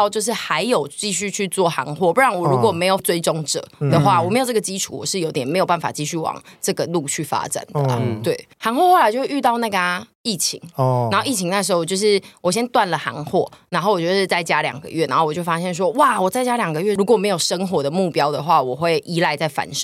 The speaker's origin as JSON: {"language": "Chinese", "country": "Taiwan", "said": "他有很多我们台湾人现在既定的消费习惯已经有点难改"}